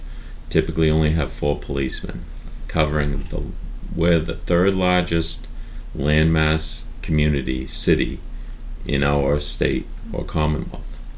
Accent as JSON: {"language": "English", "town": "Magnolia", "country": "United States", "tie": "born or raised there", "said": "I grew up in Magnolia."}